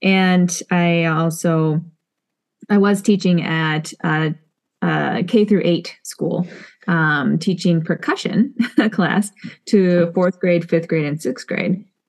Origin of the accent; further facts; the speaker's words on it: Roseville, Minnesota, United States; also born or lived in St. Paul; I was born and raised in St. Paul, and I grew up in the St. Paul suburb called Roseville, and I went to public school and everything like that.